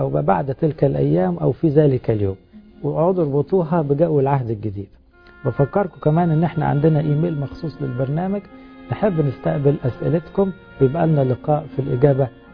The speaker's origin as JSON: {"language": "Arabic", "country": "Egypt", "said": "إحنا بنحبه كمصريين لأنه نبوة من جهة مصر"}